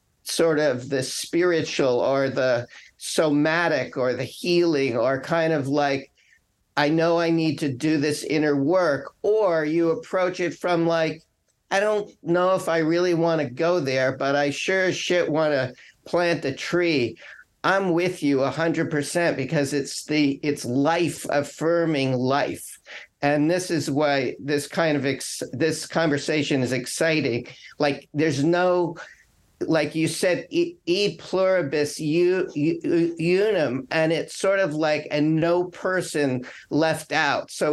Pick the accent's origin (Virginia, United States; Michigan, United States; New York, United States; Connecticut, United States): New York, United States; New York City; some of the most satisfying, fulfilling experiences of my life are growing up in New York City